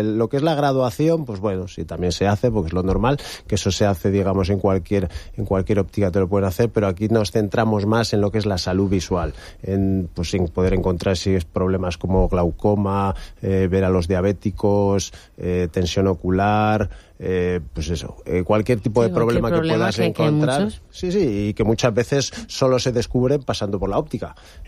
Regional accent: Basque Country, Spain; now in Benidorm, Spain; yo llevo viniendo aquí como buen vasco toda la vida de vacaciones.

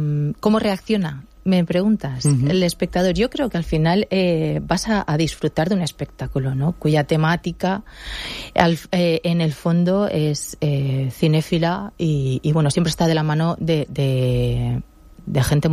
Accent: Villajoyosa, Valencian Community, Spain; los que participamos somos la mayoría de Villajoyosa

